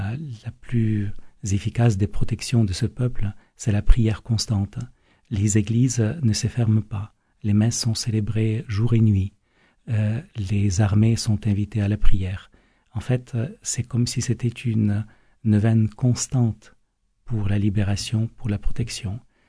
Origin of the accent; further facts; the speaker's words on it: Ukraine; now in France; comme je vous disais, j'ai quitté l'Ukraine il y a 18 ans